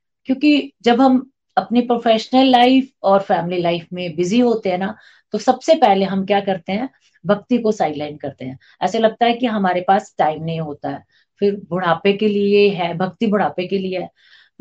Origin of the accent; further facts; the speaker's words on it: Kota, Rajasthan, India; मैं कोटा राजस्थान से हूँ